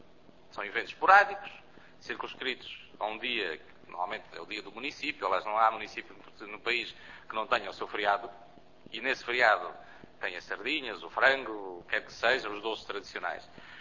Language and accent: Portuguese; Centro, Portugal; Eu sou da Beira e, portanto, conheço parte deles.